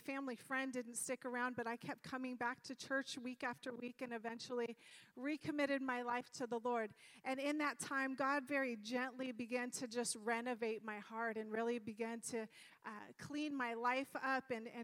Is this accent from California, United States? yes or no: yes; Sacramento, California, United States; Okay, so I was born and raised in Sacramento, actually not far from here in Oak Park. I was raised by a single mom for the most part.